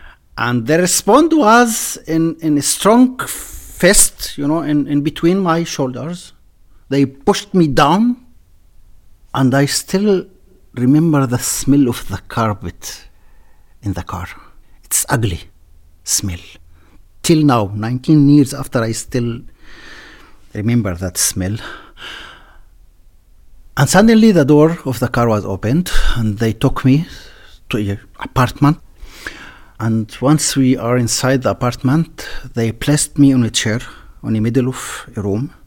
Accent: Israel; I'm a Druze from the Druze community in Israel. We are a small community in Israel, about 120,000 people, about 1.5% of the Israeli population.

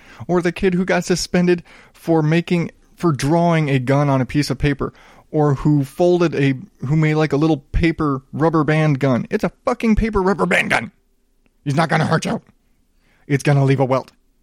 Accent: the South, United States; And again, I grew up in the South. You played cowboys and Indians.

